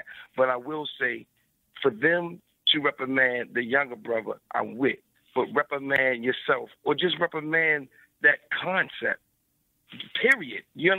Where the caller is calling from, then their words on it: Baltimore, Maryland, United States; Jay, I'm calling from Baltimore.